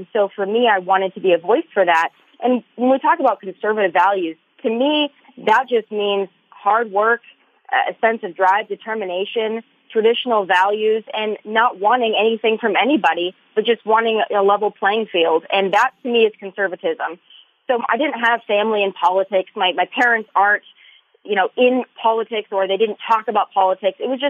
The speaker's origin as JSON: {"language": "English", "region": "South Dakota", "country": "United States", "said": "Well, I'm from South Dakota, so I'm one of those forgotten Americans, the silent majority in the middle"}